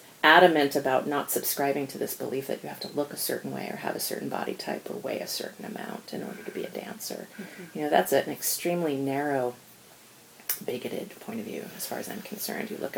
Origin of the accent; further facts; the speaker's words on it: New York City, New York, United States; I grew up in New York City